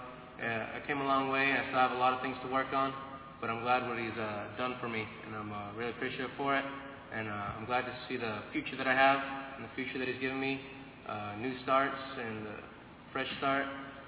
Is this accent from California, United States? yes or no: yes; California, United States; I'm 16 from California.